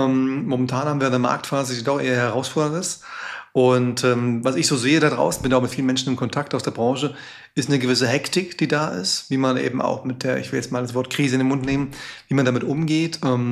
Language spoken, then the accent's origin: German; Frankfurt am Main, Hesse, Germany; born there; 44 Jahre jung, bin gebürtiger Frankfurter, gelernter Betriebswirt